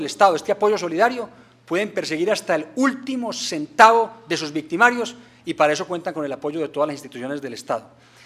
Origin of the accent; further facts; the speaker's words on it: Pensilvania, Caldas, Colombia; Como dicen por allá en mi tierra, en Pensilvania, Caldas